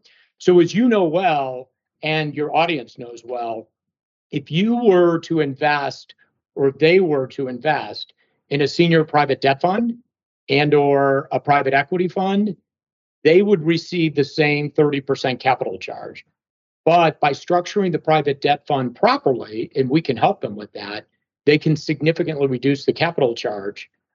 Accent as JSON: {"language": "English", "town": "Chicago", "region": "Illinois", "country": "United States", "tie": "born or raised there", "said": "So Stuart, I grew up in Chicago. That's unusual because many people will say they grew up in the suburbs, but I grew up in the south side of Chicago in an area called Beverly."}